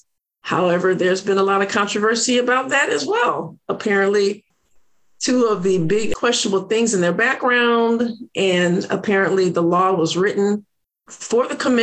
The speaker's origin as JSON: {"language": "English", "region": "Illinois", "country": "United States", "also_born_or_lived": "Alabama", "lives_now": "Georgia, United States", "said": "I came here from Illinois by way of Alabama."}